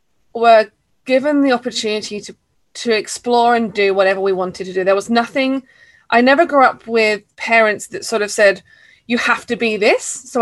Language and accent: English; Hazlemere, South East England, United Kingdom; So I grew up in a small town, or small village, I guess, by definition, called Hazelmere in Buckinghamshire in the UK.